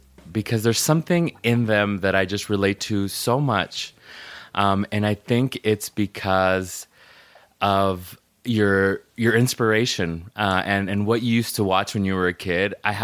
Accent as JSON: {"language": "English", "town": "Las Vegas", "region": "Nevada", "country": "United States", "tie": "born or raised there", "said": "I was like, yep, I was born and raised in Las Vegas. It's like such a badge of honor, you know, because this is like such a transient town"}